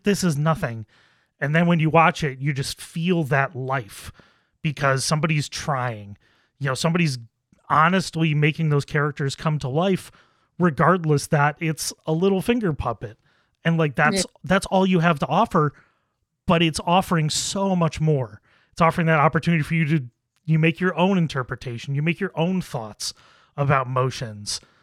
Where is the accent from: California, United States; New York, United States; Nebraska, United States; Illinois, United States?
New York, United States; Buffalo; now in Rochester, United States; growing up in Buffalo, living in Rochester, like we all live in that like nasally world of accents.